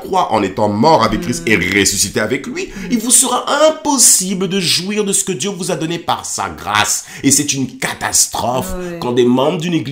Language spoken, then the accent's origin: French; Paris, Île-de-France, France; À l'âge de 15 ans, je rentre en seconde, en seconde générale à Rennes, en Bretagne. À la base, je suis parisien